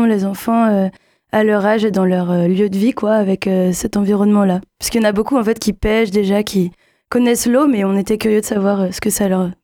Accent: Paris, Île-de-France, France; now in Strasbourg, France; Et moi, je suis de Strasbourg. J'ai grandi à Paris et puis j'habite à Strasbourg depuis 4 ans.

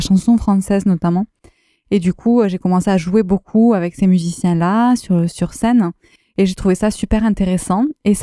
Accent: Lavaur, Occitanie, France; comme je suis tarnaise à la base, que je suis née à Lavaur

